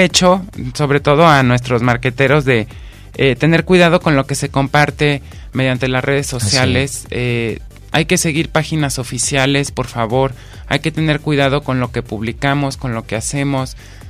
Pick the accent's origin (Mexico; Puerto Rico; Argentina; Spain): Mexico; Y que como mexicanos les damos mucho esas marcas, ¿no?